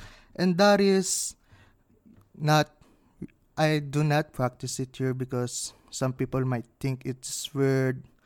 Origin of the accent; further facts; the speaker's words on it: Philippines; English is a second language; now in Canada; when I was in the Philippines, usually in our schools, we always practice our religion, especially we're from the Catholic school